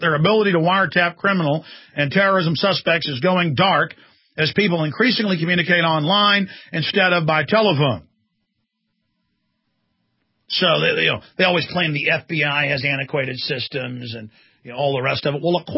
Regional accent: Texas, United States; It's hard as a Texan to do a fake Texan.

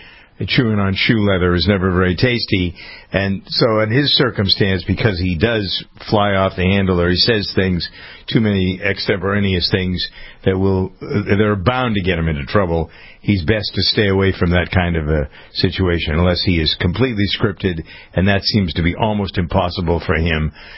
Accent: Framingham, Massachusetts, United States; So here in my hometown of Framingham, they took the flags out of the classroom.

